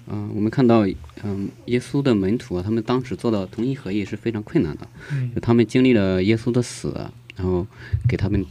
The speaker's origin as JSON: {"language": "Chinese", "country": "China", "said": "那我们是中国人，我们也和韩国人学生一起，然后大声疾呼为了这两个国家来祷告。"}